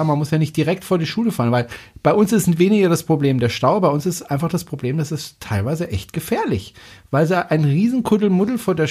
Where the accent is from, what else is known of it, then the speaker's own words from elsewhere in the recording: Gundelfingen, Baden-Württemberg, Germany; Also ich bin selbst in Freiburg aufgewachsen, beziehungsweise in Gundelfing. Das liegt direkt neben Freiburg